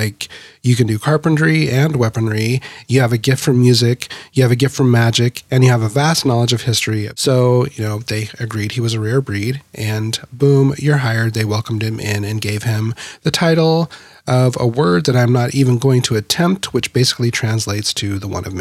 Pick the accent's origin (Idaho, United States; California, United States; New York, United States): Idaho, United States; as I mentioned, I grew up in Idaho in the country, very rural, and I did, like, we raised livestock and they would take them and show them at the county fair.